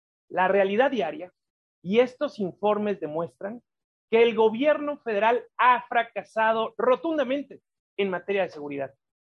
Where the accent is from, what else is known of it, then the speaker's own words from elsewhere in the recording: Michoacán, Mexico; la constante humillación al ejército en mi tierra, Michoacán